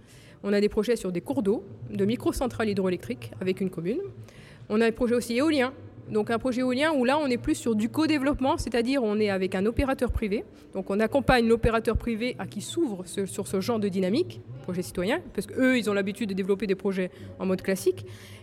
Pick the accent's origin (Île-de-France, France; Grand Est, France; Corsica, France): Corsica, France; qui seraient applicables chez nous en Corse